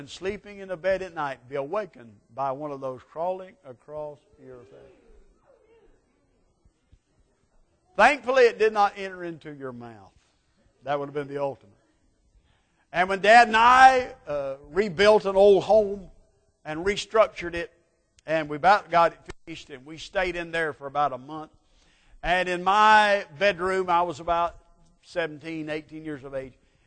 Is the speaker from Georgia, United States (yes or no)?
yes; Georgia, United States; Okay, I grew up in South Georgia, spending a lot of my time there